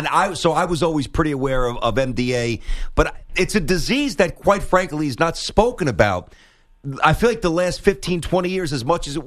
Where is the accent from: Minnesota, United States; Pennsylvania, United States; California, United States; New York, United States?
New York, United States; When I was young, I grew up in New York, right?